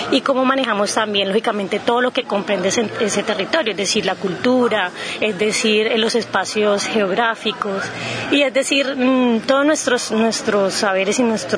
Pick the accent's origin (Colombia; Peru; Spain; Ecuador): Colombia; Cali, Valle del Cauca; Listo, pues nosotros como caleños y caleñas estamos muy muy alegres de poder abrir las puertas de nuestra ciudad